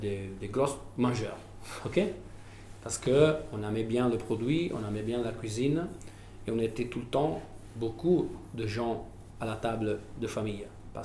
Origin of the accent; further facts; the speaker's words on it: Savona, Liguria, Italy; born there; French is a second language; Moi, je suis né en Ligurie, à Savona.